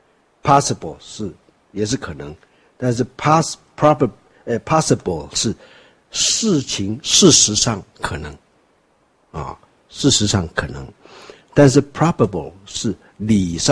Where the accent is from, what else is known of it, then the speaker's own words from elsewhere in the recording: China; 那我们中国人呢、啊，或是东方人都会就会抽手了